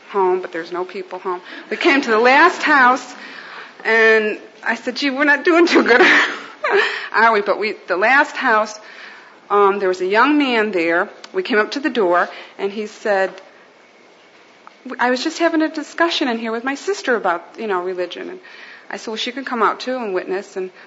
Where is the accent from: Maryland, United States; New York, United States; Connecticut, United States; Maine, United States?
Connecticut, United States; Middletown; I'm from Middletown, Connecticut Corps.